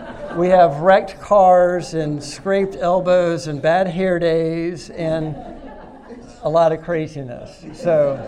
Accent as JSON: {"language": "English", "town": "Winston-Salem", "region": "North Carolina", "country": "United States", "tie": "born or raised there", "also_born_or_lived": "Wisconsin", "said": "So depending on who I'm talking to, I'm from Wisconsin, I'm from North Carolina, but really grew up in Winston-Salem."}